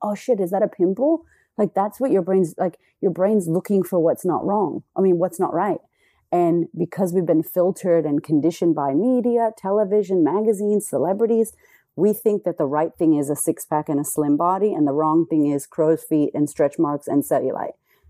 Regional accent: United States; now in Australia; I love that I'm American in Australia because I'm so like friendly and happy.

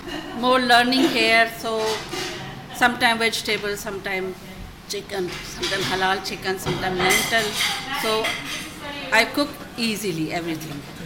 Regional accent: Pakistan; English is a second language; I'm from Pakistan.

